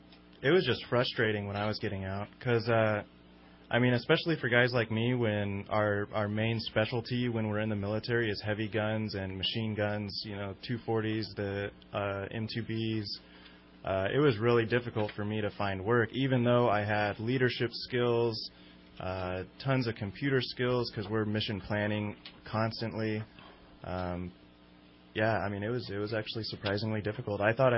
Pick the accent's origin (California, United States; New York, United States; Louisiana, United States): California, United States; Redding; Came back home to Redding. I'm originally from Redding, California, so came right back to where I started.